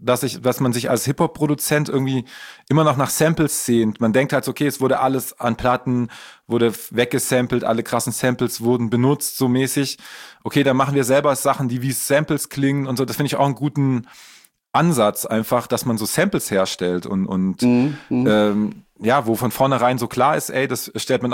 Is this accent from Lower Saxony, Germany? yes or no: no; Baden-Württemberg, Germany; aus Heilbronn kommt, also eigentlich aus meiner Gegend, in der ich aufgewachsen bin